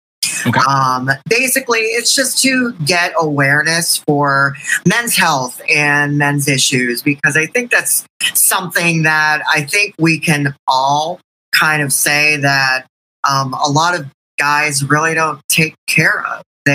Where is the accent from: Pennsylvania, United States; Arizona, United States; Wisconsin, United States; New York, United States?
Pennsylvania, United States; Pittsburgh; So I grew up in Pittsburgh, and I am a personal trainer.